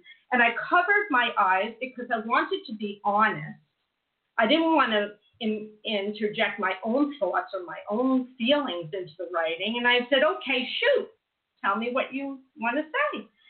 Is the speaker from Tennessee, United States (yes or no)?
no; New Jersey, United States; also born or lived in Brooklyn; I was born in Brooklyn, raised in New Jersey